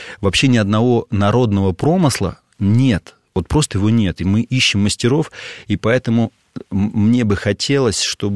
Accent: Moscow, Russia; я родился в Москве, я люблю этот город, это мой родной город.

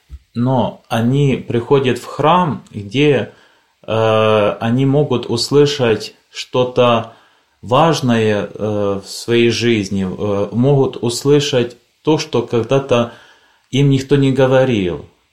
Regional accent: Pochaiv, Ternopil Oblast, Ukraine; now in Italy; Да, я родом с Украины. Родился я в городе Почаев, где находится большая лавра, Свято-Успенская Почаевская лавра. Здесь закончил семинарию

